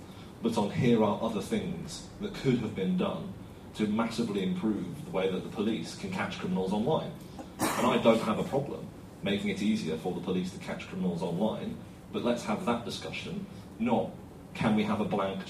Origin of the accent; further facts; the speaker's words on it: Yorkshire and the Humber, United Kingdom; but I'm from Yorkshire, so I'll say it again